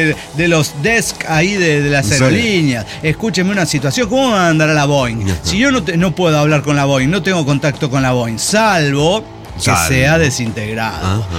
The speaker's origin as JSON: {"language": "Spanish", "town": "Jesús María", "region": "Lima", "country": "Peru", "said": "porque yo soy de Jesús María."}